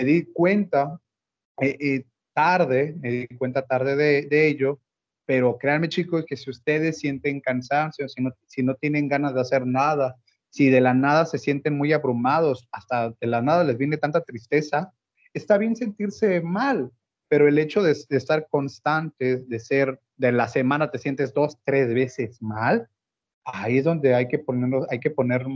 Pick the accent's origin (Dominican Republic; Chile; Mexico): Mexico; Acapulco, Guerrero; yo no soy de la ciudad de León, de regresar a Acapulco, yo soy de Acapulco